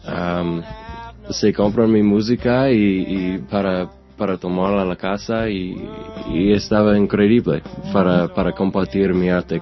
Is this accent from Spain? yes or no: no; Florida, United States; Spanish is a second language; now in Nashville, United States; soy de Florida y viviendo en Nashville, Tennessee ahora.